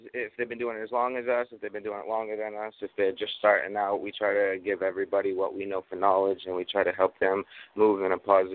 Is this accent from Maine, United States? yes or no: yes; Augusta, Maine, United States; I was actually born and raised in Augusta, Maine. Been there the whole 30 years of my existence.